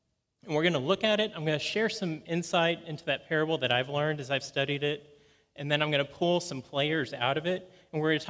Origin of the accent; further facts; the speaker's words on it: Texas, United States; fair warning, I'm from West Texas, so I hope y'all is something you're comfortable signing.